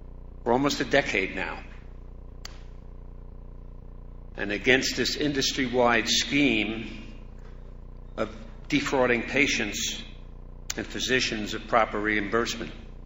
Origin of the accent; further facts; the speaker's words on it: New York, United States; As a New Yorker, I'm very proud to be here today with the New York Attorney General